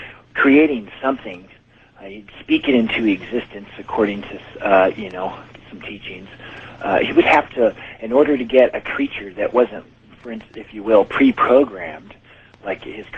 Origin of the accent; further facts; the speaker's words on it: Riverside, California, United States; I'm from Riverside